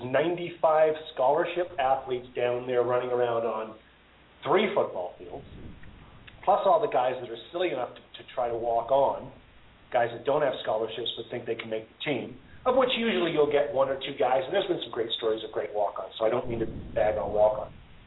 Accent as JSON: {"language": "English", "country": "Canada", "said": "you are now actually ineligible to play in the CFL as a Canadian until your class graduates in 1981."}